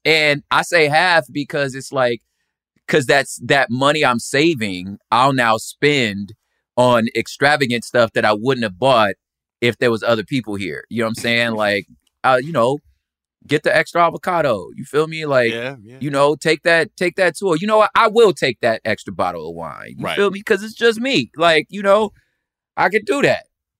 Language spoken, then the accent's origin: English; Los Angeles, California, United States; Like I'm from South Central Los Angeles.